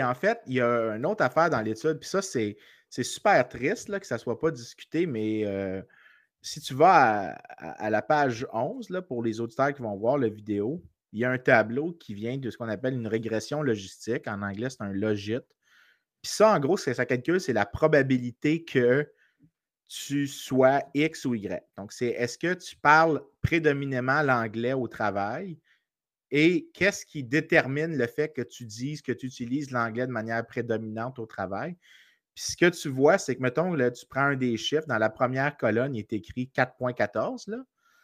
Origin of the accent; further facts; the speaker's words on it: Montreal, Quebec, Canada; c'est ça, je suis de Montréal. C'est-tu pas la preuve ultime que je suis de Montréal?